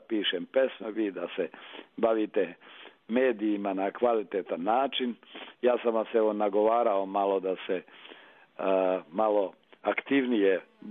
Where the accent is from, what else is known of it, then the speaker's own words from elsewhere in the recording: Republika Srpska, Bosnia & Herzegovina; now in Serbia; i kod nas u Republici Srpskoj, pa i ovde, jeli, dakle u Srbiji